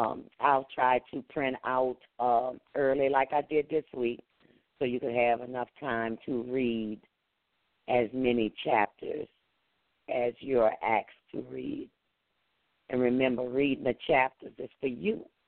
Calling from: St. Louis, Missouri, United States; I'm calling from St. Louis, Missouri.

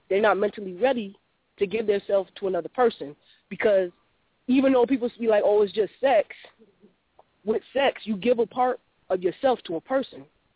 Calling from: Syracuse, New York, United States; I'm calling from Syracuse, New York.

